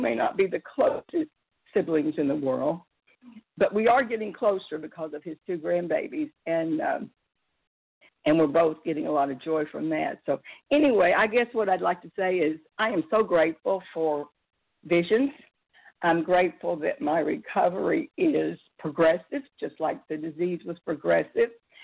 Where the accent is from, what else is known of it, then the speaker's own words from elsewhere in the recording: Pensacola, Florida, United States; I'm a grateful, recovering, compulsive overeater, and I'm from Pensacola, Florida.